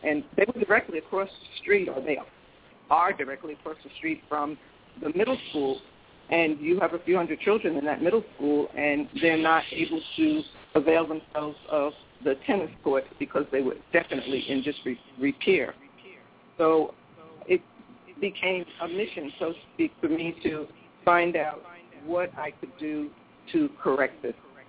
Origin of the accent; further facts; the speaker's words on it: New York City, New York, United States; But we were all born and raised in urban New York City. In fact, I grew up in Harlem, USA, in big urban New York City.